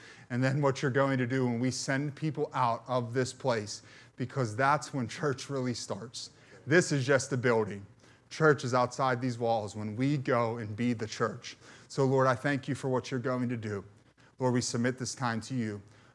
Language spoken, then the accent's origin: English; McKeesport, Pennsylvania, United States; Now, I grew up in McKeesport.